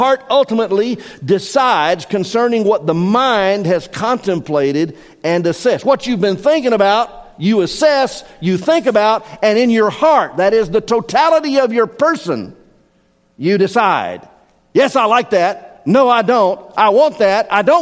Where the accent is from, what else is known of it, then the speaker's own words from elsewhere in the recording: the South, United States; I was born and raised in the South